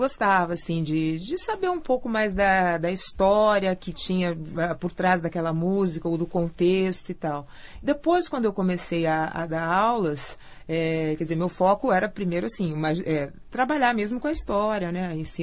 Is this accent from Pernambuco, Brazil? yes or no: no; Campinas, São Paulo, Brazil; born there; Eu sou nascida em Campinas